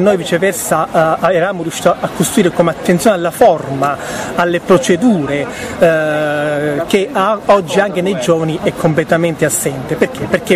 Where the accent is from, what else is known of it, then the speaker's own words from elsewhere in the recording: Praia a Mare, Calabria, Italy; Io sono di Praia